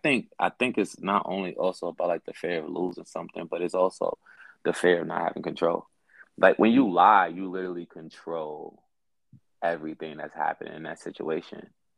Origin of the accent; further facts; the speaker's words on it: Brooklyn, New York, United States; I'm from New York. So like, and I was raised in Brooklyn.